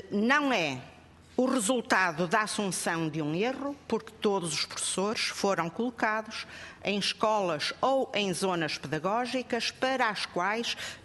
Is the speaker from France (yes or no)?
no; Braga, Portugal; moved away as an adult; now in Lisbon, Portugal; Eu própria, docente há 40 anos, em 1980 fui colocada aqui em Lisboa e sou do Distrito de Braga.